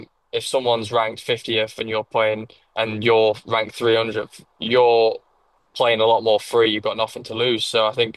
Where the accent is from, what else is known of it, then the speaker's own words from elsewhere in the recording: England, United Kingdom; obviously growing up in England, we don't have the best of weather all year round